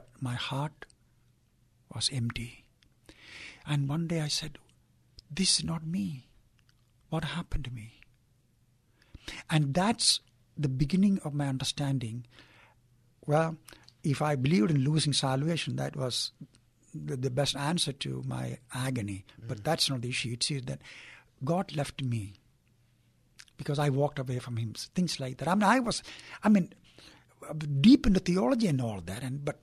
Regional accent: India; now in United States; I came from India

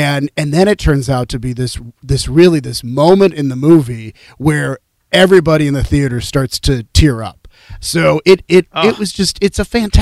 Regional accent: Pittsburgh, Pennsylvania, United States; They were so excited to hear I was from Pittsburgh.

